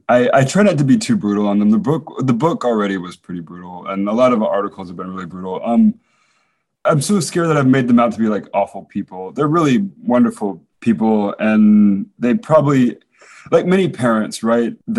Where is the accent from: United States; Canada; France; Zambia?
Zambia; also born or lived in Johannesburg, South Africa; So my parents are evangelical Baptists, and they were medical missionaries in Zambia. And so I lived in Zambia for a few years, and we spent time in Johannesburg